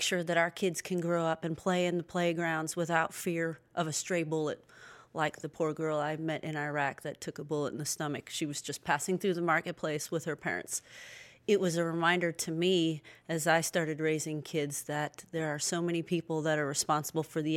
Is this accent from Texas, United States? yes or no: no; Cleveland, Ohio, United States; I grew up in Cleveland, Ohio.